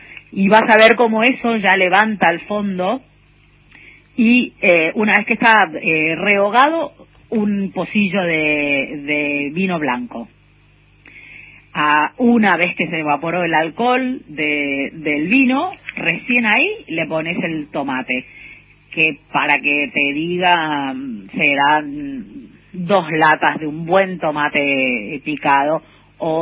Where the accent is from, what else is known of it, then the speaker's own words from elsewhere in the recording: Salta, Argentina; saludo para Salta, que es mi provincia natal.